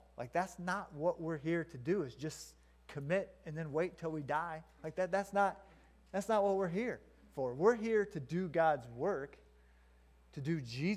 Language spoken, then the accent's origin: English; Stanton, United States; born there; One is I was born here in Stanton, if nobody knows that.